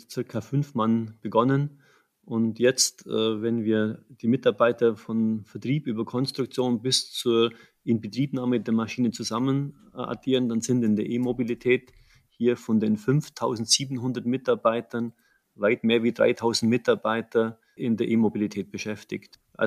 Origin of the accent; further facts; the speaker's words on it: Germany; wir mussten als Deutsche wettbewerbsfähig sein.